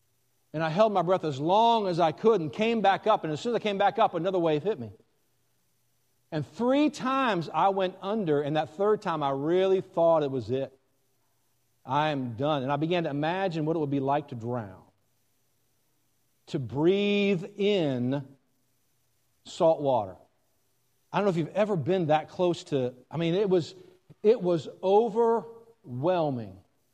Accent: Gulf Coast, United States; I grew up on the Gulf Coast, and it's like you can go 20 miles out and still stand.

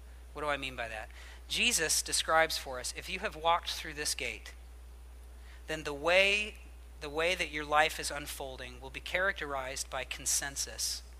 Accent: United States; I'm an American.

